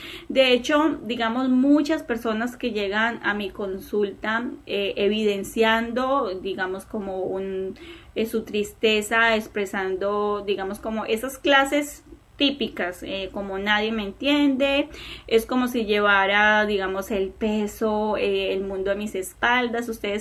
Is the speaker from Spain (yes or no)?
no; Colombia; Porque pues yo soy de Colombia, entonces pues ustedes conocen que Colombia tiene un clima maravilloso